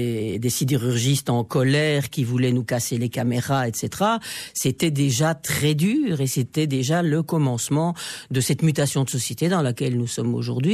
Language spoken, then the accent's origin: French; Charleroi, Wallonia, Belgium; born there; Je suis née à Charleroi, quoi que je veuille ou désire. Cette ville m'appartient et j'appartiens à cette ville.